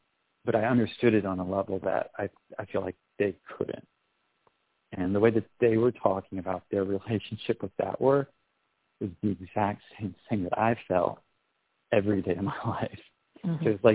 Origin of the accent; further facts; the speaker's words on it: Washington, D.C. area, United States; but I grew up in the Washington suburbs, and for school trips.